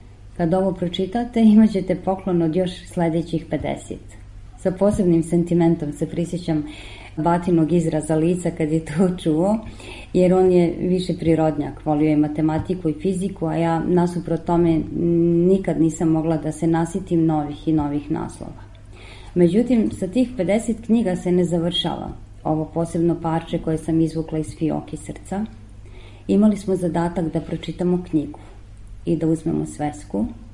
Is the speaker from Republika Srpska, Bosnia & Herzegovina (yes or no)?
no; Sarajevo, Federation of Bosnia and Herzegovina, Bosnia & Herzegovina; Rođena sam u gradu na Miljacki, gradu koji toliko divnih uspomena izvlači iz mene, iz mog najranijeg djetinjstva, od vrtića, razigrani dani do osnovne škole i srednje škole.